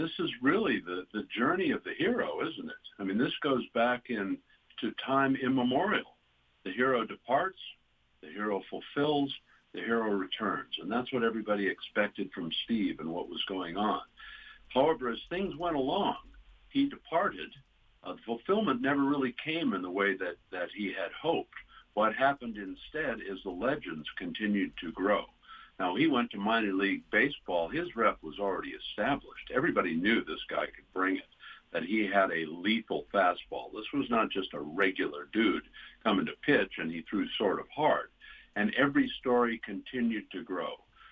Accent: Australia; You know, I grew up in Australia, and my grandfather and uncle would give me a glass of beer as a young boy once in a while.

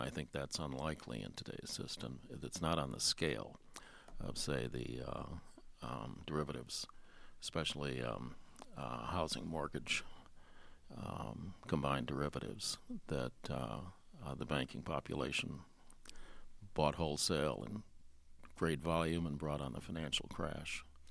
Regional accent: United States; And as an American in South Korea, as in Britain, you are clearly a friend of that population.

